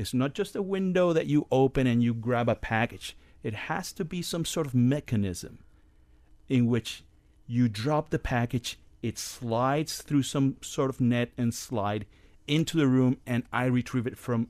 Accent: Puerto Rico; I've lived several hurricanes growing up in Puerto Rico

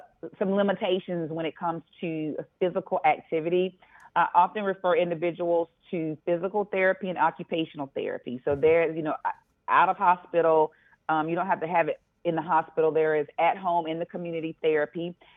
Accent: the South, United States; You know, I'm from the South, and they would say, you know, a dog does not bark at a non-moving car.

